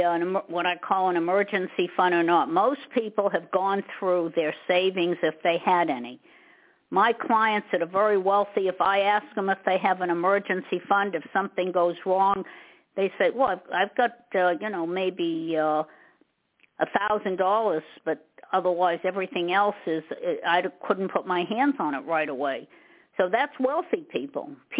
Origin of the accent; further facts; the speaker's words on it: Massachusetts, United States; Now, I originally came from Massachusetts. Maybe you could tell from my accent.